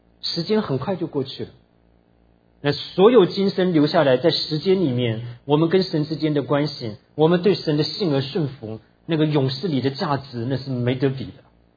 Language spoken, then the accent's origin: Chinese; Tainan, Taiwan; 那我们小的时候在台湾住，我住在台南。